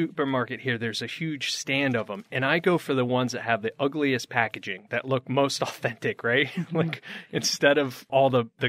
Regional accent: Connecticut, United States; Yeah, I grew up in Connecticut. So like you, you know, I just used to not the greatest Mexican food

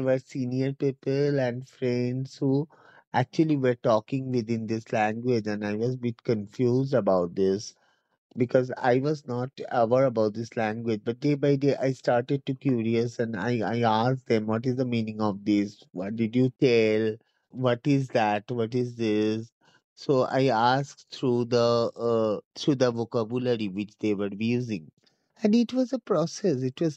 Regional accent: Kolkata, West Bengal, India; from Kolkata, West Bengal, India. So I just, as a trans person, I started activism since 20 years ago.

